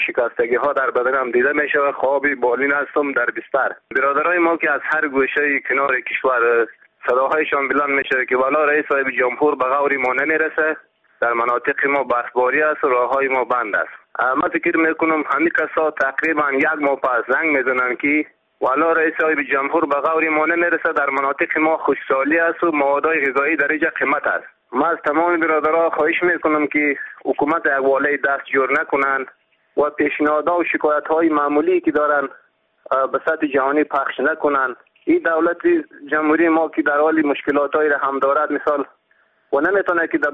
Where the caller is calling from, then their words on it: Farshkan, Sar-e Pol, Afghanistan; از قریه فرشکان ولسوالی سنجارک ولایت سریپول می باشم.